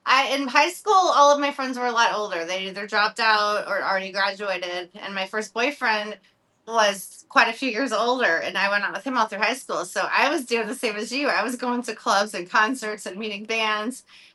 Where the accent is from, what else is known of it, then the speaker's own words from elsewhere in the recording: St. Louis, Missouri, United States; now in Los Angeles, United States; Yeah, so I grew up in St. Louis, Missouri, and I basically always knew I wanted to live in LA.